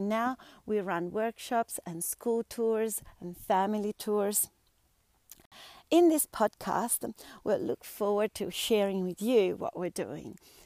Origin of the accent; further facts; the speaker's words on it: Bologna, Emilia-Romagna, Italy; As I was growing up in Italy, in the town of Bologna, I was dreaming of having lots of animals, especially dairy goats.